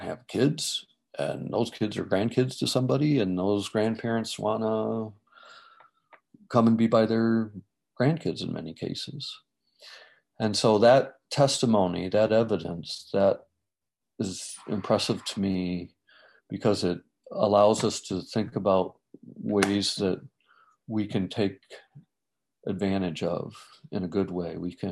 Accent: Illinois, United States; And then people were fleeing the Midwest in general. I grew up in Northern Illinois.

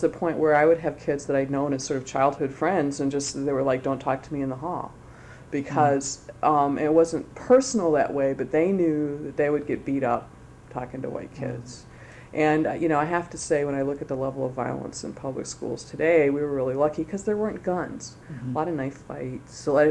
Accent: Madison, Wisconsin, United States; especially in a place like Madison with the lakes and the land. You know, this is definitely my hometown. And I did do early schooling here. We lived in various locations on the Near West Side and out in Middleton.

